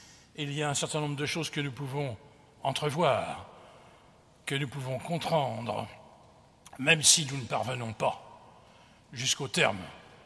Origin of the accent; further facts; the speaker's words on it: Cambrai, Hauts-de-France, France; écoutez-moi, je suis de Cambrai.